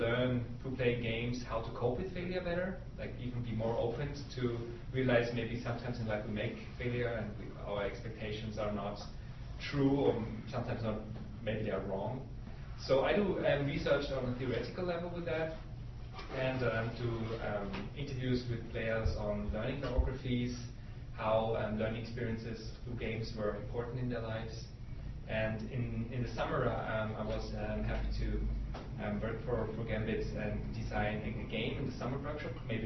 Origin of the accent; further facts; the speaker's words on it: Austria; English is a second language; I come from Austria.